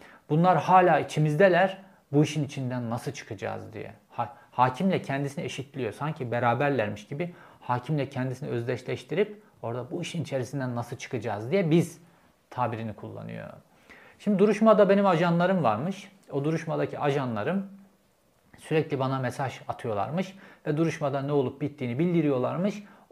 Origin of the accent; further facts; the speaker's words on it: Hasankale, Erzurum, Turkey; ben de Erzurum Hasankaleliyim. Yani annem Kastı, babam işte Hasankaleli, Erzurum.